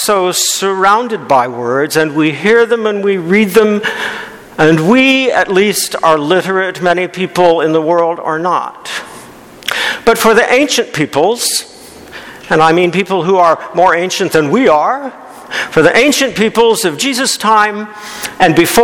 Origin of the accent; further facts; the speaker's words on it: Topeka, Kansas, United States; Let us say that you are growing up in Topeka, Kansas, as I was